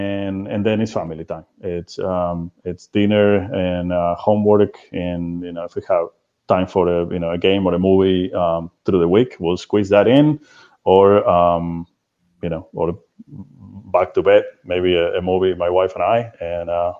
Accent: Argentina; English is a second language; So I grew up in Argentina. That's where I'm from.

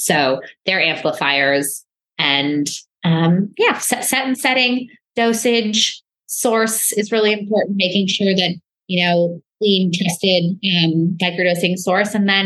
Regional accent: New York, United States; I'm a New Yorker. Like, you know, you can't screw with me.

